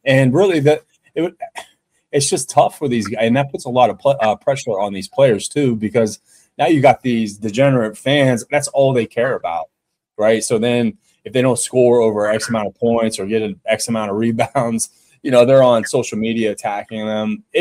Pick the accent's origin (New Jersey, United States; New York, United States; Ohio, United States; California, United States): Ohio, United States; Youngstown; And, I come from Youngstown, Ohio. I have a lot of degenerate friends.